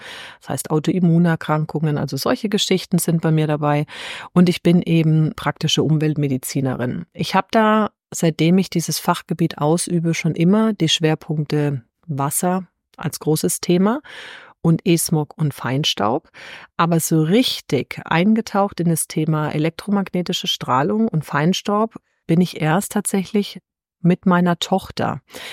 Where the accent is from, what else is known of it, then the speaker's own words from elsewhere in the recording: Bavaria, Germany; aus meiner Heimatregion, das ist ins nördlichste Bayern